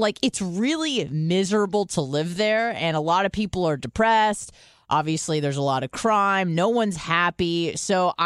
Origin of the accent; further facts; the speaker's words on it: San Diego, California, United States; now in Tampa, United States; I'm from San Diego, I moved to Tampa, whatever